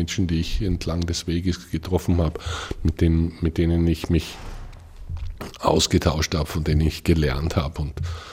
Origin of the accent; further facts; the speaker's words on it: Salzkammergut, Austria; ich komme aus dem Salzkammer, gut, das hat natürlich auch eine gewisse Tradition und ein Lebensgefühl, was man da mitkriegt.